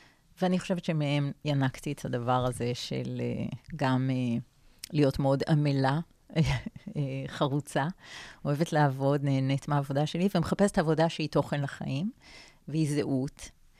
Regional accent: Givatayim, Tel Aviv District, Israel; וכך נולדתי. גדלתי בגבעתיים.

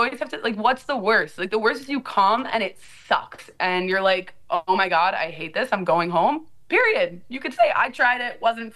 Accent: Florida, United States; I felt like I'm going back to my hometown. I'm going to a state school. I'm giving up a full scholarship. But it was the best thing I ever did, because COVID hit. I said bye. I went back to Florida

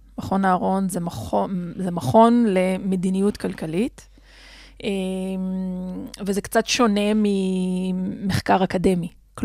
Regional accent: Rehaniya, Northern District, Israel; בגדול, אני נולדתי וגדלתי בכפר חניה בצפון. זה כפר צ'רקסי, אחד מבין השניים בכל הארץ.

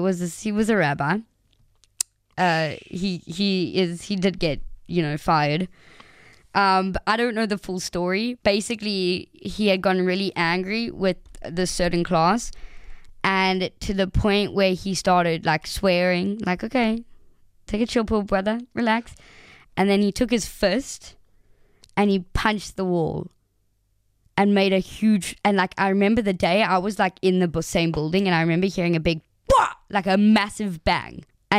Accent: South Africa; I grew up in South Africa. I did go to an old, a Jewish day school throughout my whole high school.

